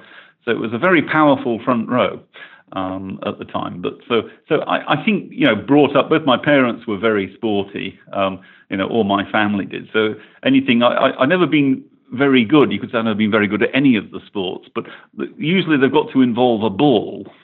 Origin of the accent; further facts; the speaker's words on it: Yorkshire and the Humber, United Kingdom; Speaking as a Scotsman brought up in Yorkshire, of course, money is of no importance to me whatsoever.